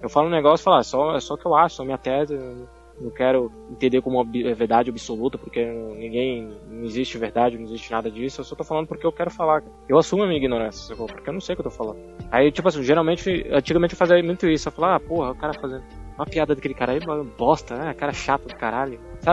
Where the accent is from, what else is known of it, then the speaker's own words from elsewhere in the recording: São Paulo, Brazil; Eu sou de São Paulo.